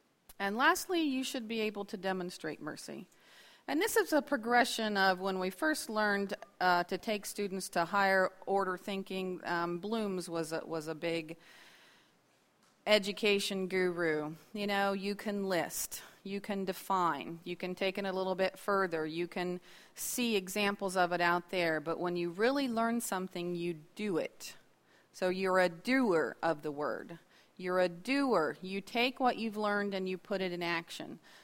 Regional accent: Mineral Wells, West Virginia, United States; I am from Mineral Wells, West Virginia. And if you know anything about West Virginia, that's somewhat on the Ohio River near Parkersburg.

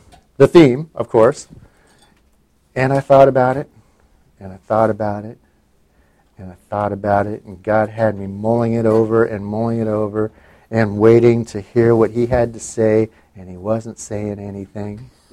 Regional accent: Ketchikan, Alaska, United States; I'm from Ketchikan.

